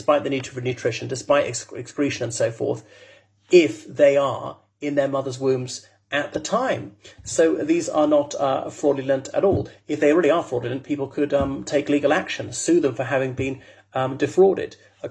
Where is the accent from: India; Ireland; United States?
Ireland; from Ireland.